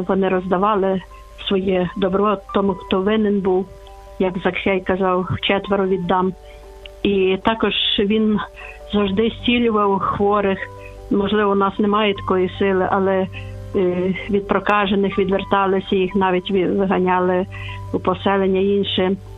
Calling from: Lviv, Lviv Oblast, Ukraine; Я зі Львова

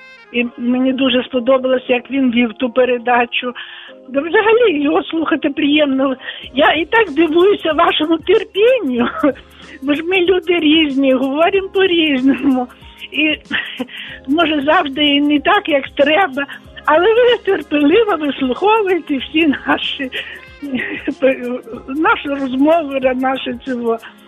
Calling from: Volyn Oblast, Ukraine; Я з Волині.

